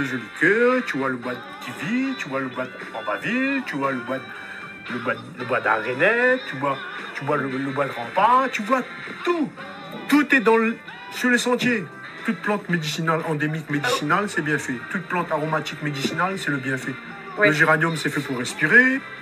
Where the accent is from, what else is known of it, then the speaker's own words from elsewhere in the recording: Saint-Denis, Réunion; born there; Je suis né à Saint-Denis de la Réunion.